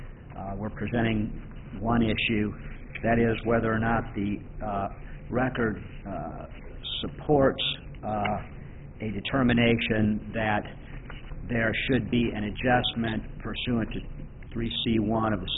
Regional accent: Peoria, Illinois, United States; I'm from Peoria.

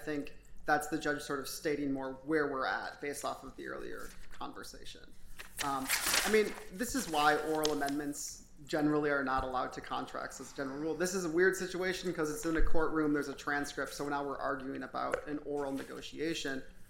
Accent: Green Bay, Wisconsin, United States; I grew up in Green Bay. I think I can say this about Northeastern Wisconsin.

